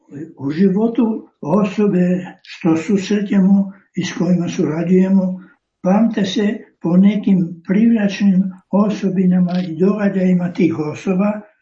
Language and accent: Croatian; Croatia; Mi smo dobivali Hrvati od naših biskupa i od naših izbjeglica